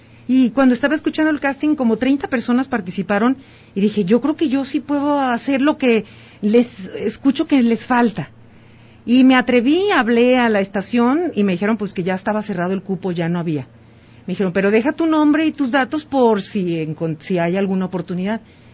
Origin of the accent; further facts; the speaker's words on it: San José de la Tinaja, Jalisco, Mexico; de donde yo soy, de mi ranchito que se llama San José de la Tinaja, orgullosamente, en el rumbo de Zapotiltic, para quienes ubican esta región sur del estado de Jalisco. Bueno, Zapotiltic es mi municipio donde yo soy originaria.